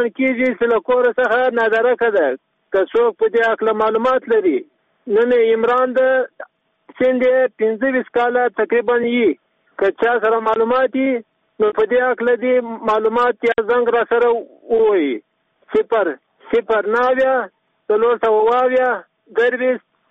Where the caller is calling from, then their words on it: Sheberghan, Jowzjan, Afghanistan; د شبرغان دی ولایت او سیدونکو